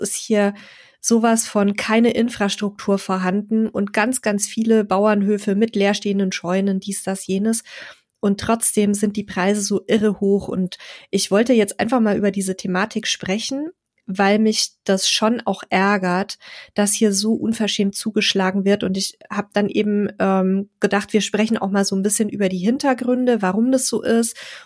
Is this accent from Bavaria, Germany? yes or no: yes; Donauwörth, Bavaria, Germany; was mir in meiner Heimatstadt Donauwörth für einen Stellplatz angeboten wurde